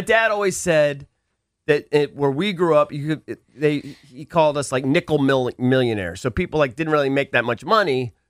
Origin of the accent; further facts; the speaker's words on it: Pointer Ridge, Maryland, United States; You know that we grew up in Pointer Ridge, right?